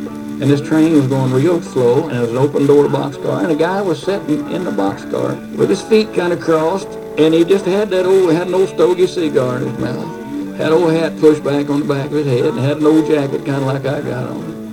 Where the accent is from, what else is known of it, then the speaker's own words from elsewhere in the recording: Texas, United States; Growing up in Texas in the early 30s was quite an experience. My dad worked for the Katy Railroad. I was born in a little railroad shack in Sterrett, Texas, right alongside the Katy Railroad.